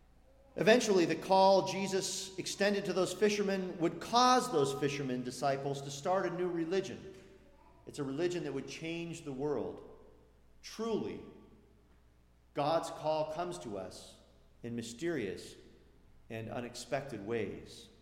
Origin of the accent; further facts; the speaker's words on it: Mendocino, California, United States; I grew up in Mendocino at a time when the counterculture was still very much alive.